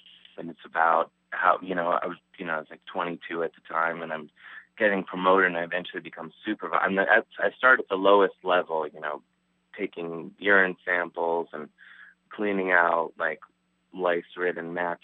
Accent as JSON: {"language": "English", "town": "Cleveland", "region": "Ohio", "country": "United States", "said": "but I think they knew that I was this kid from Cleveland who really didn't know what was going on."}